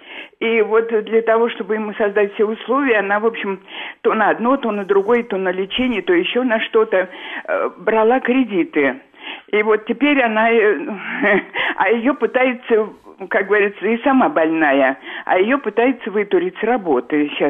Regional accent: Moscow, Russia; я из Москвы.

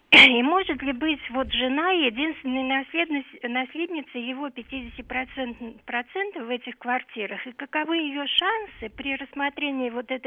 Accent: Moscow, Russia; я из Москвы.

